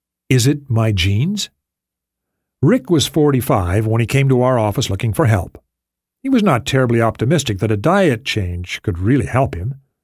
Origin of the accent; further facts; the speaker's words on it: North Dakota, United States; I learned about animal fat as a child growing up in North Dakota.